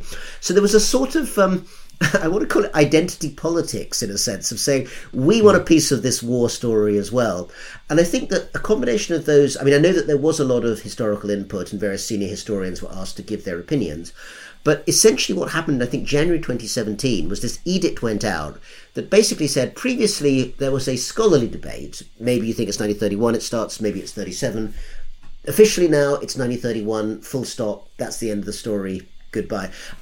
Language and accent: English; United Kingdom; And as a Brit, I don't get to vote anyway.